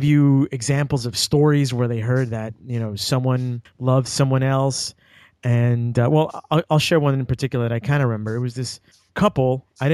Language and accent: English; Brooklyn, New York, United States; I'm originally from Brooklyn, and where I grew up, we had, and I want to say she was an older Polish lady.